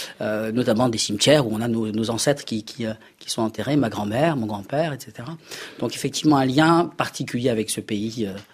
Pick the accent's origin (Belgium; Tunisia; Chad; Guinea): Tunisia; also born or lived in Strasbourg / Paris; now in France; une vie absolument admirable avec des générations de ma famille qui étaient dans ce pays. Et donc nous avons quitté la Tunisie pour aller nous installer à Strasbourg puis à Paris.